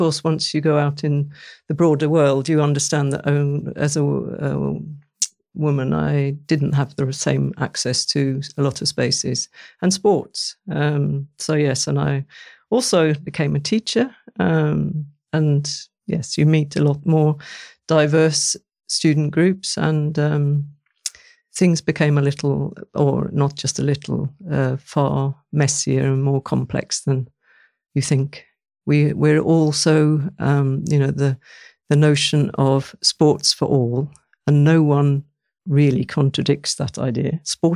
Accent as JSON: {"language": "English", "country": "United Kingdom", "tie": "born or raised there", "said": "I grew up in Britain, similar experiences, I suppose."}